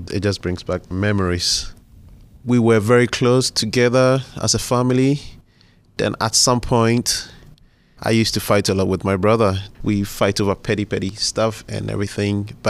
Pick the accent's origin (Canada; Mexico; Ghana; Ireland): Ghana; Tema, Greater Accra; born there; I was born in Ghana in a city called Tema. Ghana is in West Africa.